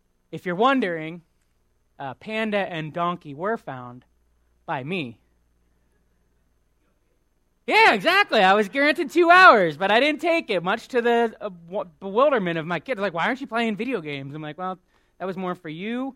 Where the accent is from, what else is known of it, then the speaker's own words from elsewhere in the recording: Quakertown, Pennsylvania, United States; I grew up in Quakertown.